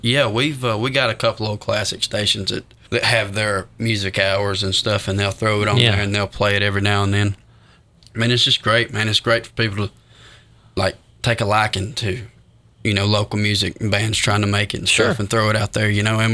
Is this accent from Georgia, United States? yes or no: yes; Taylorsville, Georgia, United States; I'm from Taylorsville.